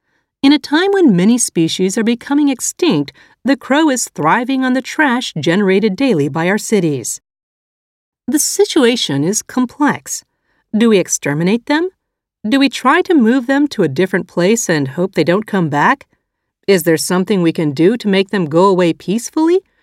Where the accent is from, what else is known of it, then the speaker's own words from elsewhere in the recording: New York, United States; now in Tokyo, Japan; I grew up with pigeons in New York. They were never very smart or scary, and they kind of lived all around us.